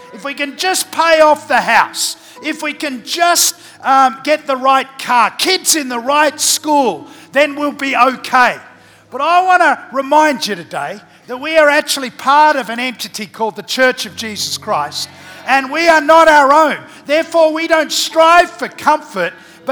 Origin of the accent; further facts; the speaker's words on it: Barnsley, Yorkshire and the Humber, United Kingdom; born there; No, I was born in Barnsley